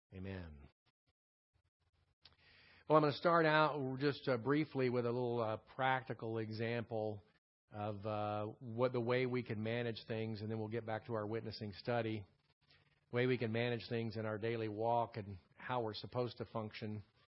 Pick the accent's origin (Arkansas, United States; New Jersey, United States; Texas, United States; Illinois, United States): Texas, United States; Houston; my goal was I was born and raised in Houston. I wanted to become one of the best bowlers in the city of Houston.